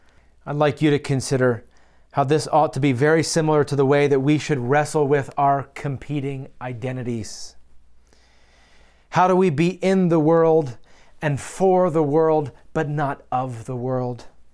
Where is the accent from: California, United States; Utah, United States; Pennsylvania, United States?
Pennsylvania, United States; I grew up in Pennsylvania, and I can say that in many ways, my family, my heritage, my community was very monochromatic.